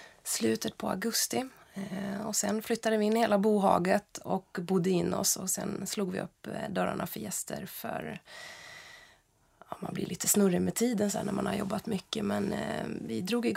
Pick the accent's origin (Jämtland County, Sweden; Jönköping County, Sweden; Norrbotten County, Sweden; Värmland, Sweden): Värmland, Sweden; Ja, jag är en vinintresserad värmlänning helt enkelt.